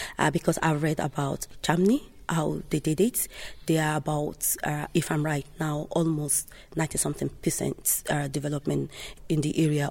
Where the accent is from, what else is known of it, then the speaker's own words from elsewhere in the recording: Nigeria; now in Athlone, Ireland; Yes, I'm from Nigeria originally, but I've been living in Ireland for the past 15 years.